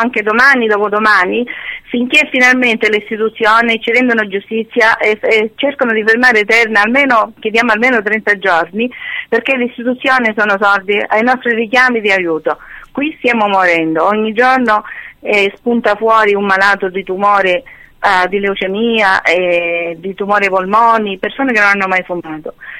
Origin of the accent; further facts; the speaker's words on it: Sicily, Italy; forse perché siamo siciliani, sicuramente. Pensa che ancora qua in Sicilia camminiamo con il sacchetto con il formaggio e la cipolla